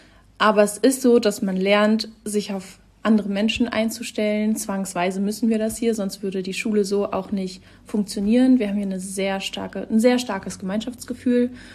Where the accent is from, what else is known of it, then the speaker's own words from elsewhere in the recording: Ratzeburg, Schleswig-Holstein, Germany; Ich komme ursprünglich aus Ratzeburg in der Nähe von Lübeck, also südliches Schleswig-Holstein